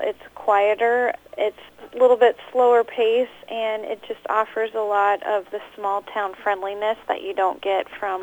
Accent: Kalona, United States; Actually, I grew up in the Kelowna area and graduated from Iowa Mennonite High School and left to go to college.

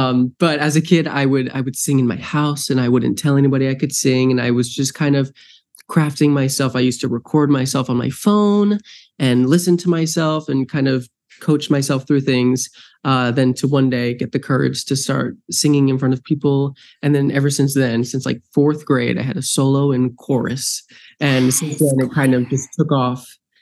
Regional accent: New Jersey, United States; is a kid from New Jersey. I'm from New Jersey. My family is all from New York. I grew up doing theater.

